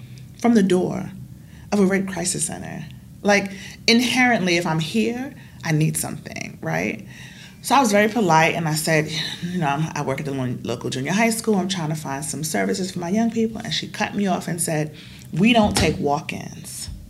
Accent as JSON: {"language": "English", "country": "United States", "lives_now": "Australia", "said": "the unique thing about the Aboriginal community here, for me as an American"}